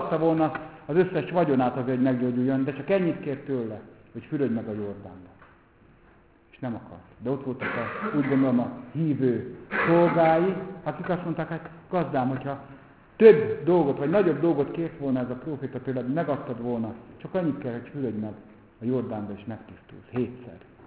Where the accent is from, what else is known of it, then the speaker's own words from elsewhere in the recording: Kübekháza, Csongrád-Csanád, Hungary; most itt kell nekem megpusztulnom Kübekházan az én szülőfalomban.